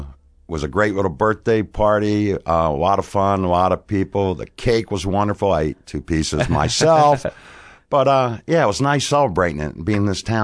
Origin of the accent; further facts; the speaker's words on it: Fairview Beach, Virginia, United States; I'm originally from a little place called Fairview Beach, Virginia, King George County, the other side of Fredericksburg.